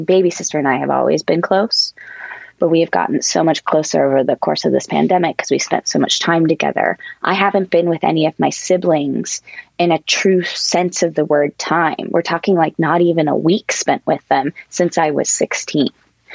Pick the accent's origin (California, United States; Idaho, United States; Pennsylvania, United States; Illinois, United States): Pennsylvania, United States; Altoona; this is one of the rare times that I am actually in Altoona, Pennsylvania right now. I drove home.